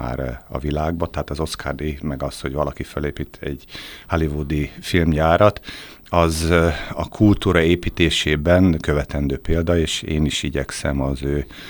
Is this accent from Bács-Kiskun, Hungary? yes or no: no; Cigánd, Borsod-Abaúj-Zemplén, Hungary; Cigánban nőttem föl